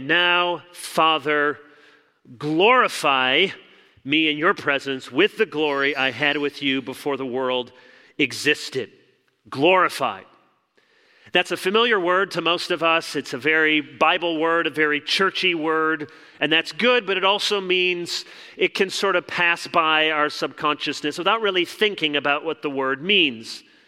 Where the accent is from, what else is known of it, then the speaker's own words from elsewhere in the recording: Chicago, Illinois, United States; born there; As I mentioned, I was born in Chicago. I have been a lifelong Bears fan.